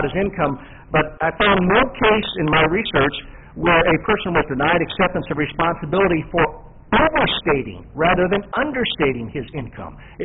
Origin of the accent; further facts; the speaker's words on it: Indianapolis, Indiana, United States; I'm a lawyer from Indianapolis, Indiana.